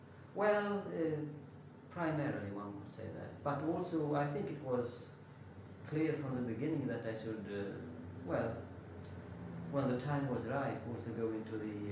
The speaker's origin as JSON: {"language": "English", "town": "Gothenburg", "region": "Västra Götaland", "country": "Sweden", "tie": "born or raised there", "second_language": "English", "said": "I just couldn't afford to study on another place than in my hometown"}